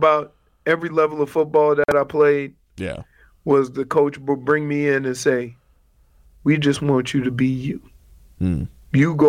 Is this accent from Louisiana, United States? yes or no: yes; New Orleans, Louisiana, United States; Hey, you know I'm from New Orleans, so we got red bones, so I know what it looks like.